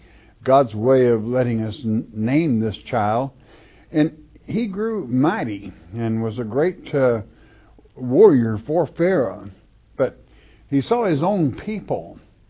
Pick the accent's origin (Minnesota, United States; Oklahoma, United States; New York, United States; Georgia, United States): Oklahoma, United States; born there; now in Arkansas, United States; I was born in Oklahoma. I live in Arkansas. Geographically, I'm an Arkansan. By birth, I like to say Okie.